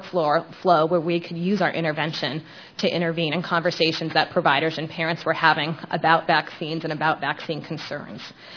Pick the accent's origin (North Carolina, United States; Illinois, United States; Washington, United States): Washington, United States; from Washington State.